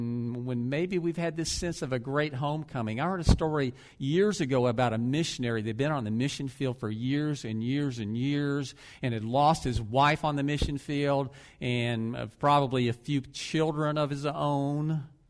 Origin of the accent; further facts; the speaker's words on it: Ocala, Florida, United States; we grew up in Ocala